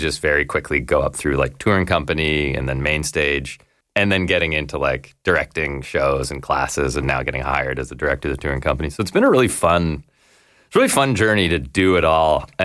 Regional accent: Oakville, Ontario, Canada; I grew up in Oakville, actually. Okay. Went to Halifax for school.

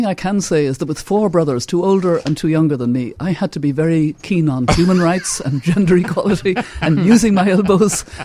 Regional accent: Ballina, Connacht, Ireland; the family home where I grew up in Ballina. I grew up with these four brothers in a house that's on the river just opposite the cathedral in Ballina.

